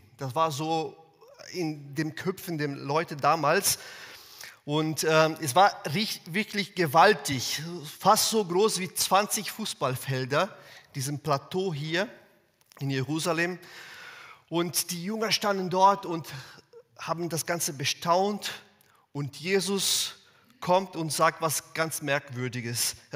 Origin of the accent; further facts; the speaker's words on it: Brazil; born there; German is a second language; Ich bin gebürtiger Brasilianer und deshalb kann mein Deutsch da und hier ein bisschen komisch klingen.